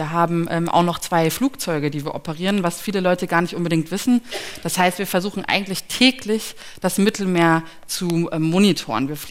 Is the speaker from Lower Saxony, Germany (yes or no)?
yes; Lüneburg, Lower Saxony, Germany; Also ich komme aus Lüneburg, aus der schönen Stadt im Norden. Bin dort zur Schule gegangen